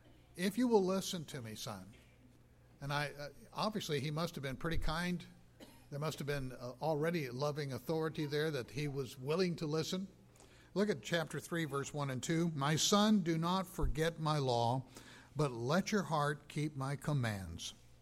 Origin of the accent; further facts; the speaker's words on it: Oregon, United States; I grew up in Oregon.